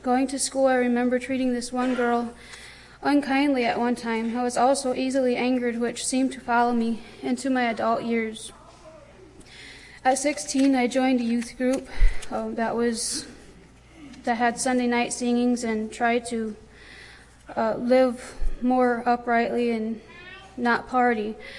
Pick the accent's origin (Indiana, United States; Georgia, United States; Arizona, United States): Indiana, United States; I was born and raised in the Old Order Amish community here in Allen County, Indiana.